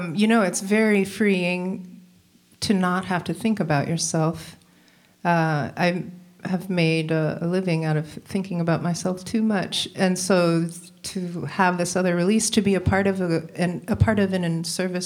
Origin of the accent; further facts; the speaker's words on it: Falls Church, Virginia, United States; I grew up in Falls Church, and I was playing open mic nights multiple times a week.